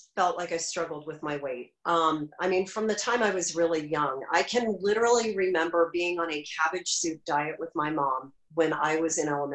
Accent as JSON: {"language": "English", "town": "Orlando", "region": "Florida", "country": "United States", "tie": "born or raised there", "also_born_or_lived": "South Carolina", "said": "I grew up in Orlando and went to University of Florida, spent most of my life in Florida until my husband's Air Force job took us to South Carolina."}